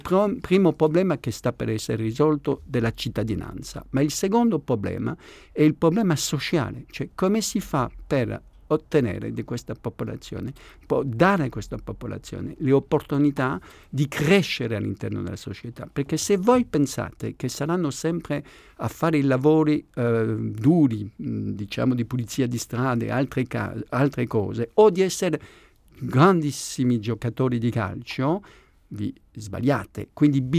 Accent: France; Italian is a second language; Non voglio dare una lezione come francese all'italiano. Io non sono nazionalista e sono molto critico sul mio paese

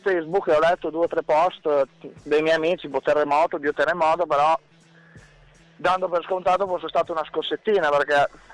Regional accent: Sant'Agostino, Emilia-Romagna, Italy; moved away; ho visto il mio comune, il mio paese mezzo crollato lì

